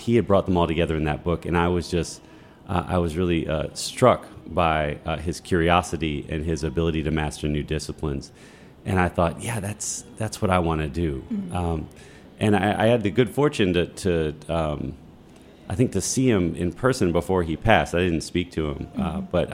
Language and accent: English; Baltimore, Maryland, United States; Sure. I grew up in Baltimore. Started coming to D.C. when I was in high school.